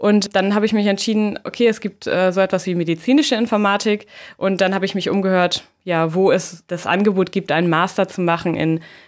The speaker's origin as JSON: {"language": "German", "town": "Oldenburg", "region": "Lower Saxony", "country": "Germany", "moved": "as an adult", "said": "Ich komme eigentlich aus Oldenburg, aus Norddeutschland, bin also dann relativ früh relativ weit weggegangen"}